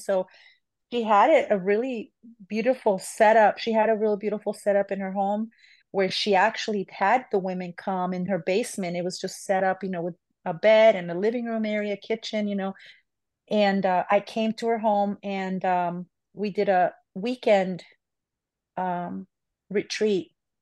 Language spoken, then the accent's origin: English; Missouri, United States; I'm from Missouri, so that's where my capital is